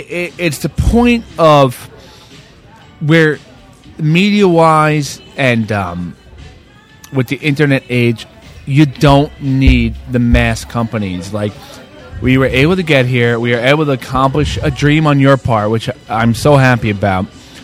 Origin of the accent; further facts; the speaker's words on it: New Jersey, United States; We're from Jersey, so okay.